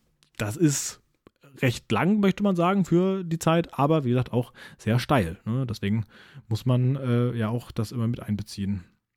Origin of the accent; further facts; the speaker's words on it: Germany; Also da verstehe ich ja schon wenig und ich bin Deutscher, ja.